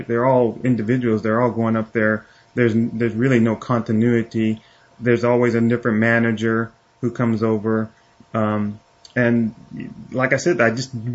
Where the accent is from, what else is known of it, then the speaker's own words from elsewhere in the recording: United States; But I'm American, and I grew up on big league baseball